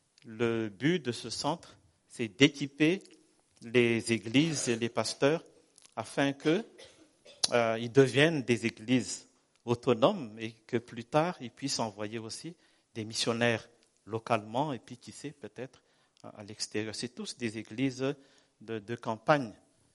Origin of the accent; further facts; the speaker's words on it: Madagascar; je suis malgache, mais je suis envoyé par SIM France.